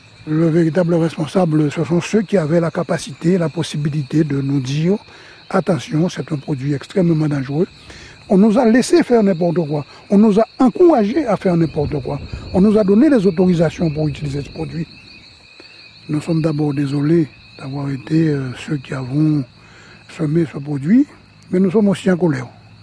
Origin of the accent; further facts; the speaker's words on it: Capesterre-Belle-Eau, Guadeloupe, France; born there; Oui, je suis né ici à Capesterre-Belle.